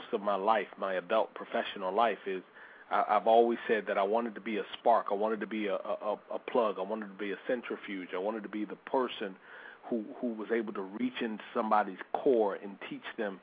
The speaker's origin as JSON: {"language": "English", "town": "Davenport", "region": "Iowa", "country": "United States", "tie": "born or raised there", "said": "I don't recall the instructor's name, but growing up in Davenport, Iowa, I had an instructor, in a nutshell, who told me that I really wouldn't amount to much, but that working at the meatpacking plant was something."}